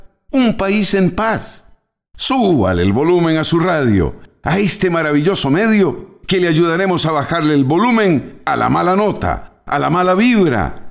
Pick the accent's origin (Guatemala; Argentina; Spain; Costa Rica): Costa Rica; nos han reconocido en las últimas décadas como el país de la participación, de las oportunidades, como los ticos.